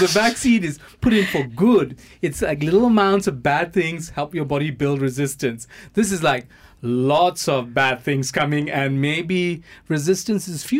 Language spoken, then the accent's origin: English; Singapore; I grew up in Singapore